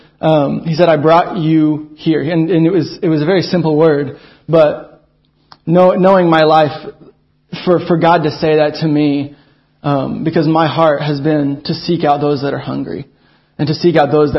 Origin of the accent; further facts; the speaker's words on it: Texas, United States; I'm from Texas originally, but I just started going to Bethel, and they sent me out here.